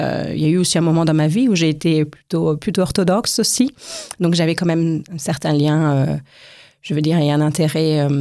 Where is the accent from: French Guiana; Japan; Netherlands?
French Guiana; moved away as an adult; Moi, je viens d'une famille laïque, j'ai grandi dans une forme d'assimilation, et puis quand j'ai grandi en Guyane, et en arrivant en France au début de mes études, je me suis reconnectée, en fait, avec la communauté séfarade